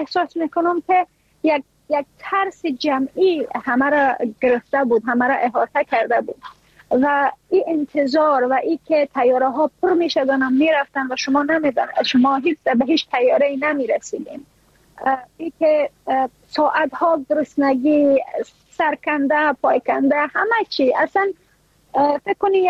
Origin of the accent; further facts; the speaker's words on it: Afghanistan; ما اگر از افغانستان بر آمدیم